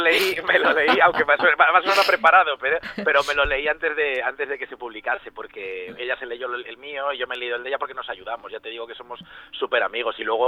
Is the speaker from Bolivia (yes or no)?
no; Vigo, Galicia, Spain; moved away as an adult; now in Madrid, Spain; yo soy de Vigo, estuve allí los primeros 18 años de mi vida y ahora llevo otros 18 en Madrid. Así que Madrid, vamos, la considero mi casa.